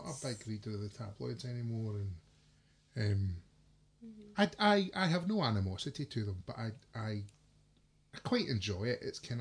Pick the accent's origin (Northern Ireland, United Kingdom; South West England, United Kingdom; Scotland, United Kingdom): Scotland, United Kingdom; but I grew up quite near Kilmarnock. Kilmarnock was our kind of big shopping town